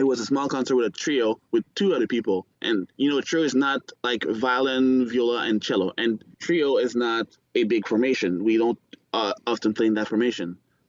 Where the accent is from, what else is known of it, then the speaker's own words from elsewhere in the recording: Gatineau, Quebec, Canada; now in Toronto, Canada; And we have a series of concerts that we do at Gatineau, my hometown.